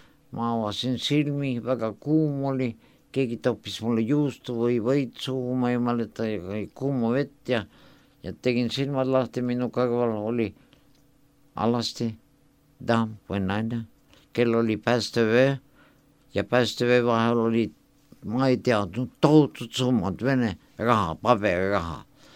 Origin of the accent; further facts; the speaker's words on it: Tartu, Tartu County, Estonia; Ja ma sündisin Tartus, Tartu poisina, kui vaadata ideekaardi järgi